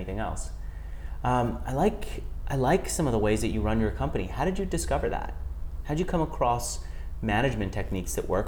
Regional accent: New York, United States; Now, I'm from New York, I talk very fast.

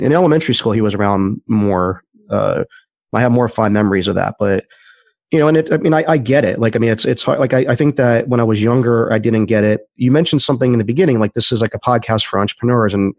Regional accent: Washington, District of Columbia, United States; I grew up in the Washington, D.C. area

